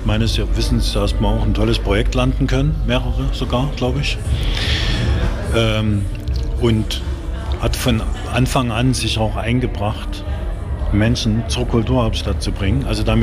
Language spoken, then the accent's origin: German; Chemnitz, Saxony, Germany; also born or lived in Zwickau; Ich bin in Zwickau geboren, aber in meinem fünften Lebensjahr begab es sich, dass meine Eltern sich mit mir zusammen und meinen Geschwistern hierher begeben haben. Nach Chemnitz. Kamarkstadt.